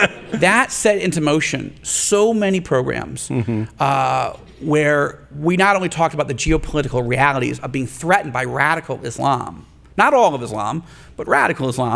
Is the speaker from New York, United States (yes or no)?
yes; Rochester, New York, United States; One of them was in my hometown of Rochester, New York, where I grew up.